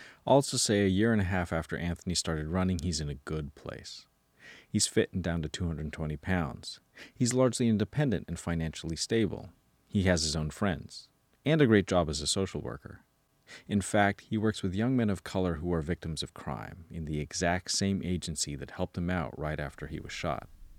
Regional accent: Philippines; so I'm Filipino, and part of the thing is, because I know what you're talking about.

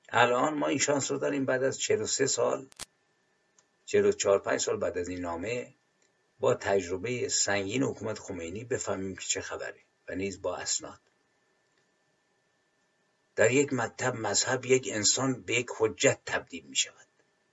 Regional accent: Iran; سوال من اینه به عنوان یک ایرانی

